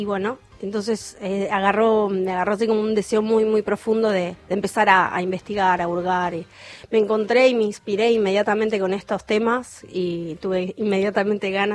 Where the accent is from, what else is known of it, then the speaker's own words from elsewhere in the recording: Rosario, Santa Fe, Argentina; Yo soy rosarina, santafesina